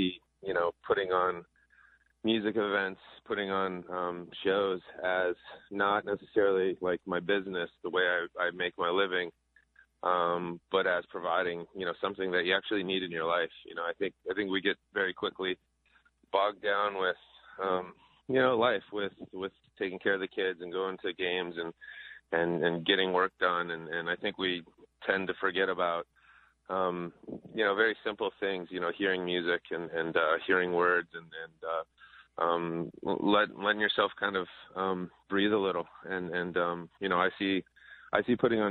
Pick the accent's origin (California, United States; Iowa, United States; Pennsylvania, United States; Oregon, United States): Iowa, United States; I think I'm kind of tripling down on Iowa, tripling down on, my home state, and trying to make this a real haven for live music.